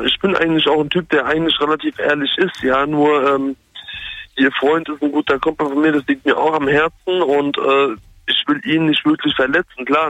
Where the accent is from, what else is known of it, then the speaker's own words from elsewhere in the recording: Darmstadt, Hesse, Germany; Ich komme aus Darmstadt.